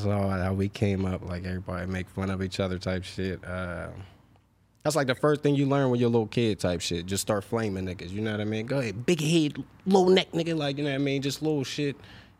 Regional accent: Pennsylvania, United States; I mean, I grew up on the Hill District. It's kind of rough. Chauncey Drive, to be specific. Shout out to everybody up Chauncey. It's projects.

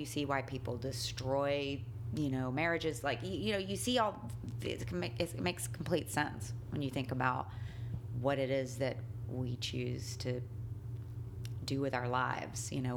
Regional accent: the South, United States; I grew up in the South, but they were definitely not traditionally religious in any way.

